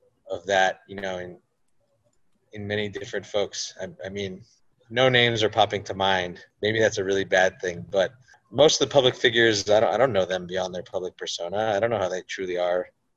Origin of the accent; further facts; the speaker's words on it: United States; particularly as an American, we are not the whole world.